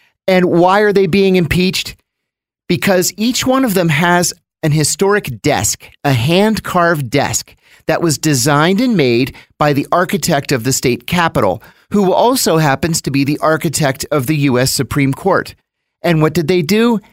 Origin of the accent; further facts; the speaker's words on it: Pennsylvania, United States; I'm from Pennsylvania. We like to say Pennsylvania is the most corrupt state in America.